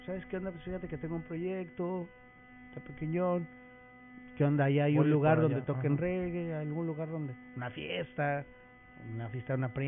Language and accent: Spanish; Cuautitlán Izcalli, State of Mexico, Mexico; Viejo, nosotros somos de Coatlán, Izcalli, claro.